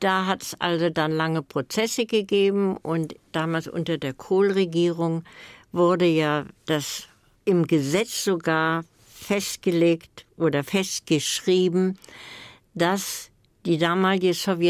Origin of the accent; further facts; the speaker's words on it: Silesian Voivodeship, Poland; Heimat hat was mit Kindheit und Jugend zu tun. Also, das habe ich gesagt in Bezug auf Schlesien, also auf meine Heimat. Ich teile mir meine Heimat mit den Polen.